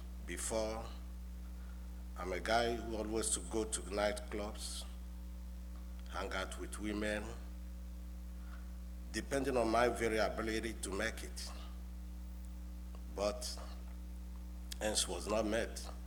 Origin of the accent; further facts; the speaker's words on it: Nigeria; English is a second language; I'm from Nigeria.